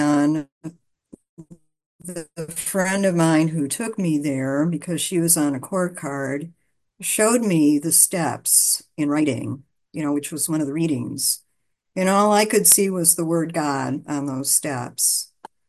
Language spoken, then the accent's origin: English; Los Angeles, California, United States; I'm an addict and I'm from Los Angeles. And I'm glad to be here today.